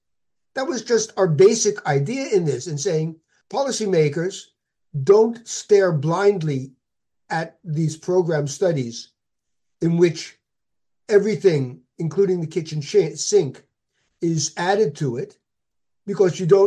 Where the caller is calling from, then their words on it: Netherlands; The seaside in the Netherlands.